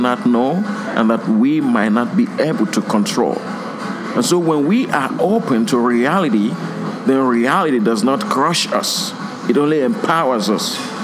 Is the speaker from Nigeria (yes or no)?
yes; Nigeria; now in Buffalo, United States; I grew up in Nigeria. I never had any clue that I was going to find myself in the U.S.